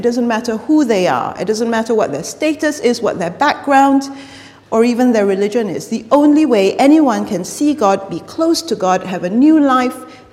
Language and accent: English; Singapore; now in United Kingdom; I grew up in Singapore, but I've lived in Britain now for almost 19 years.